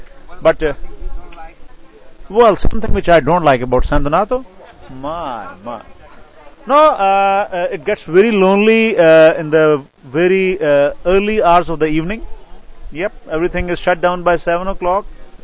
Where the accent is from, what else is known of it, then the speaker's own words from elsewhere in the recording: Pakistan; I'm from Pakistan, and I'm here on a secondment working with AJIP for 1 year